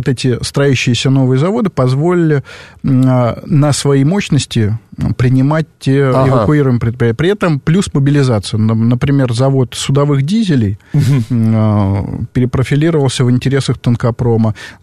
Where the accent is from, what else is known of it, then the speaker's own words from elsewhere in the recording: Tashkent, Uzbekistan; в моем родном городе Ташкенте